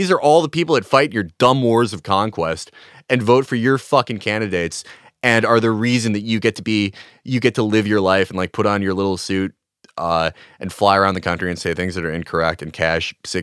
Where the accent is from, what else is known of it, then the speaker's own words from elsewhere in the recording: Midwest, United States; also born or lived in Minnesota; I lived in Minnesota for 3 years. I grew up in the Midwest in general, so I had like a pretty good insight